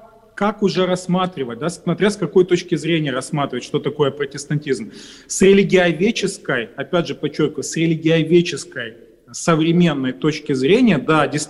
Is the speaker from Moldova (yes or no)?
no; Mykolaiv Oblast, Ukraine; Так как я сам южанин, я с юга Украины, Николаевской области